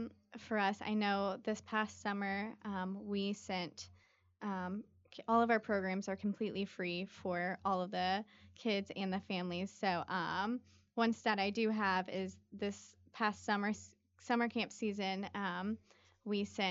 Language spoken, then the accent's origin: English; Louisville, Kentucky, United States; I'm from Louisville. Okay. I grew up in the Middletown area.